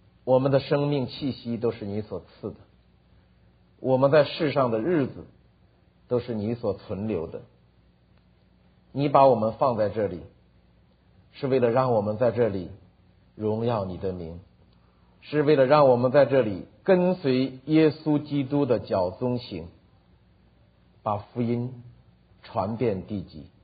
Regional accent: China; 你是何等的看重我们中国人，让我们这最后的一棒接过来传下去。

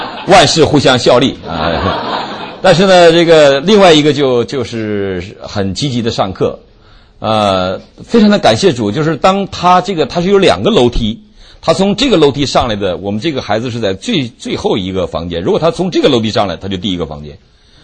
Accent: Virginia, United States; 我来自于维吉尼亚州

